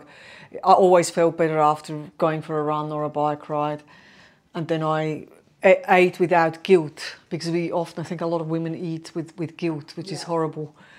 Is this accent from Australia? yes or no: no; Switzerland; growing up in Switzerland